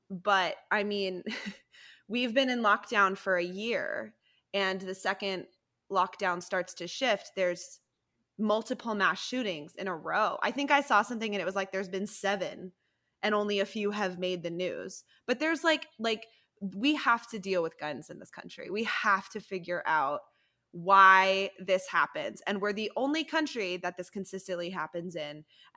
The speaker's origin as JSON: {"language": "English", "region": "Colorado", "country": "United States", "said": "Colorado, I'm from Colorado. I think I've said this before on the podcast."}